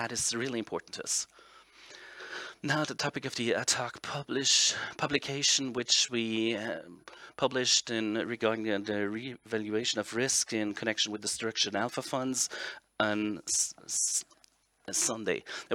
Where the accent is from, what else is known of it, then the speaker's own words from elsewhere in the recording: Cologne, North Rhine-Westphalia, Germany; Myself, I hail from Cologne, 20 minutes away from Euskirchen